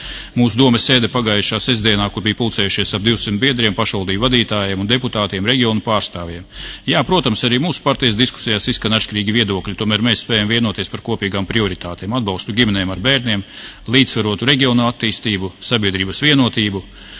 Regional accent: Latgale, Latvia; Latgalā, no kurienes es nāku

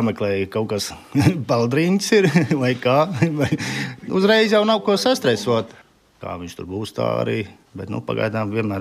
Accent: Liepāja, Latvia; Nē, es esmu no Liepājas.

